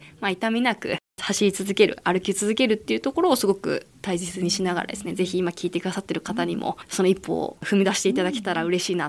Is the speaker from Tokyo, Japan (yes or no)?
no; Chiba, Japan; now in Fujisawa, Japan; もともと私千葉県が出身でして、はい、海がなくて千葉県、私の住んでる地域には、